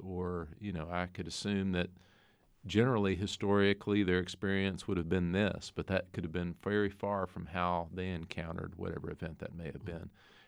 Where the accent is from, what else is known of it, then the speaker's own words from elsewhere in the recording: Southern United States, United States; and maybe this is because I'm Southern